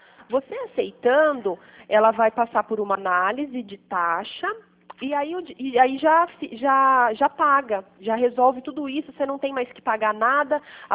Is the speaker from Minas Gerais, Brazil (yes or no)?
no; Pirassununga, São Paulo, Brazil; Eu sou de Pirassununga